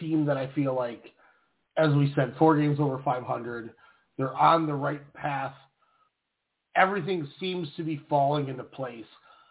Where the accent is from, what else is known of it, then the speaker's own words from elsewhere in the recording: Minnesota, United States; and I'll say this as a Minnesotan